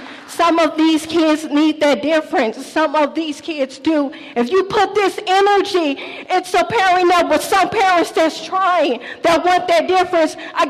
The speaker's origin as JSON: {"language": "English", "region": "Missouri", "country": "United States", "said": "Yes, I am from North County. My children do go to Normandy Middle."}